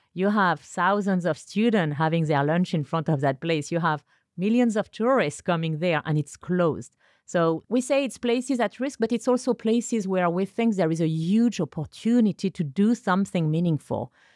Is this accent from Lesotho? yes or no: no; France; Like from my home country, you have La Sorbonne.